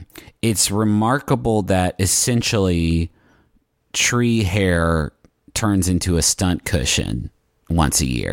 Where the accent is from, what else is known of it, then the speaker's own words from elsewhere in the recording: West Virginia, United States; because growing up in West Virginia, there are trees for days.